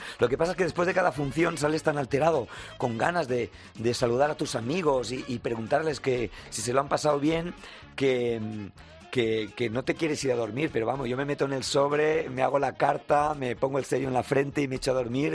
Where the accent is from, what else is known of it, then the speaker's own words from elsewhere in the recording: Catalonia, Spain; Y eso que soy catalán